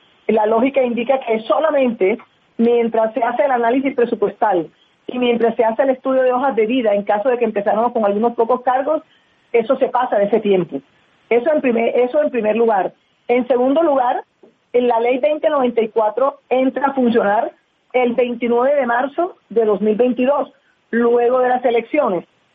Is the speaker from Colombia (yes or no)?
yes; Barranquilla, Atlántico, Colombia; muy cercana a la Casa Char porque soy de Barranquilla. Y yo trabajo en Bogotá